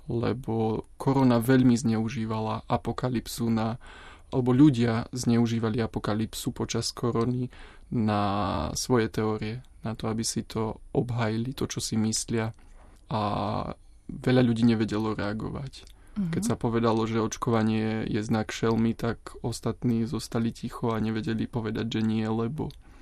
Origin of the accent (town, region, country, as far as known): Martin, Žilina Region, Slovakia